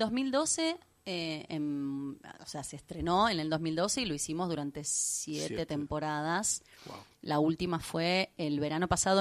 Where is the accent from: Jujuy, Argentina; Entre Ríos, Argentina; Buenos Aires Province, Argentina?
Buenos Aires Province, Argentina; La Lucila; de chiquita yo vivía en La Lucila, así que mi formación original no me permitía viajar al centro porque iba a la escuela en La Lucila y bueno, toda mi vida allá por Zona Norte.